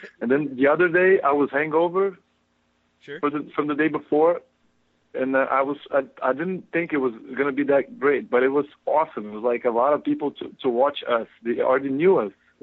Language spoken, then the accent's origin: English; Brazil; old punk bands, some of the first punk bands in Brazil.